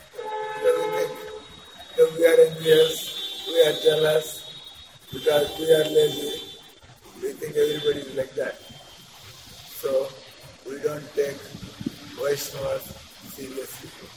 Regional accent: Andhra Pradesh, India; I am from Andhra Pradesh. And our Ilavelpu, our family deity is Balaji.

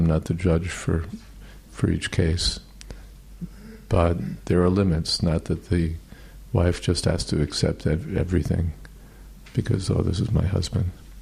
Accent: United States; There's a candy that was popular in, at least when I was growing up in America, called Pez.

